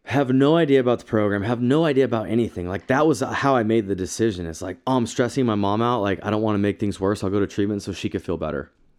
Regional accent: Salt Lake City, Utah, United States; And I'm like, I'm from Salt Lake City.

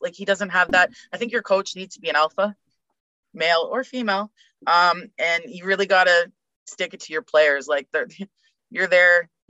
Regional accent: Toronto, Ontario, Canada; I'm not a Leaf fan per se, but I'm always going to support them, you know what I mean? Like, it's my hometown.

